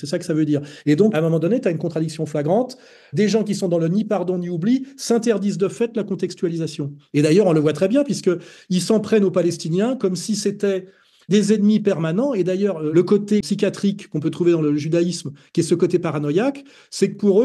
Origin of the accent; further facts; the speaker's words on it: Paris, Île-de-France, France; Quand j'étais gamin, j'étais à Montparnasse